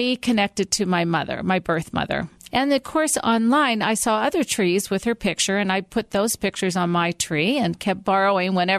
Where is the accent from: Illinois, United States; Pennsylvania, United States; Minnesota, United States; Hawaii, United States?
Pennsylvania, United States; Pittsburgh; now in Salt Lake City, United States; I'm an adopted child, and I'm from Pittsburgh, Pennsylvania. Grew up there, had a wonderful family, and was raised very well.